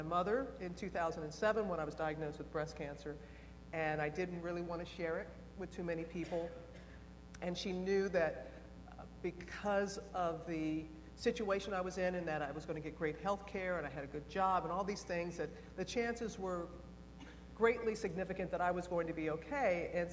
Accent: Mississippi, United States; Tennis was my love growing up in Mississippi.

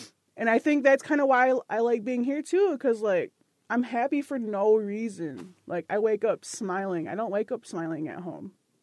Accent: Mount Pleasant, Michigan, United States; I was raised in Mount Pleasant, Michigan, but that's a boarding school city, you see.

